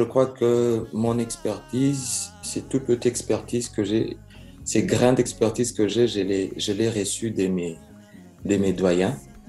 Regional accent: Kinshasa, DR Congo; French is a second language; moi, j'ai appris le français à l'école. Je l'ai appris à Kinshasa, né, grandi à Kinshasa.

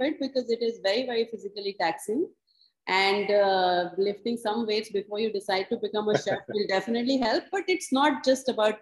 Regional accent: Jorhat, Assam, India; In Assam. It's 5 hours further Northeast from Guwahati, and lots of tea estates there. And but I grew up in a very Punjabi neighborhood.

